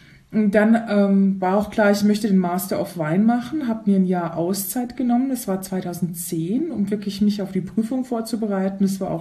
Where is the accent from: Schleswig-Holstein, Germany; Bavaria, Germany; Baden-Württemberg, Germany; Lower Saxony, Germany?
Bavaria, Germany; Also ich komme aus der Nähe von München